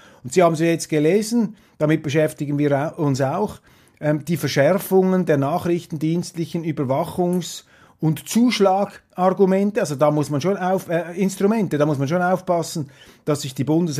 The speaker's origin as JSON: {"language": "German", "country": "Switzerland", "said": "Und als Schweizer, was will ein Deutscher einem Schweizer die Demokratie erklären in so einer Talkshow?"}